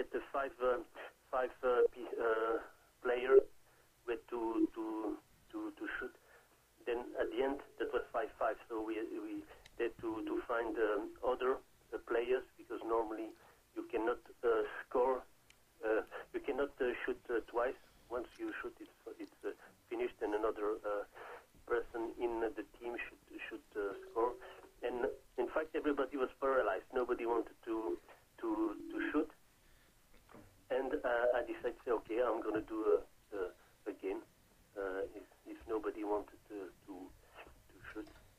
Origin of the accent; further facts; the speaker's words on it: Belgium; first language French; English is a second language; I'm from Belgium. I'm a French speaker, so I'm not... my English is not English, not my mother tongue